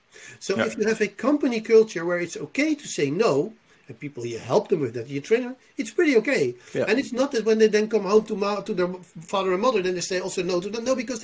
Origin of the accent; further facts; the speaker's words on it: Netherlands; English is a second language; I mean, I'm from the Netherlands. We're with 16 million and even, or 17 million